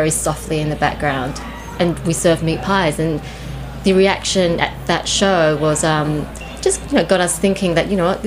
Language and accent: English; Australia; born there; I grew up on meat pies. I was born in Australia.